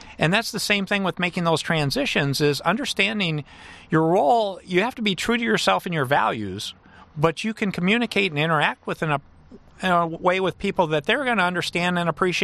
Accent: Battle Creek, Michigan, United States; the auto industry, the cereal industry, I'm from Battle Creek.

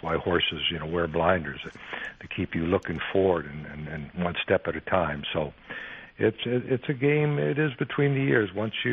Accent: Wilmington, North Carolina, United States; also born or lived in Tennessee; I was born in Tennessee. I don't remember it. I grew up in a place called Wilmington, North Carolina, where those were my younger years and tender years, and that's where I started this wonderful game of golf.

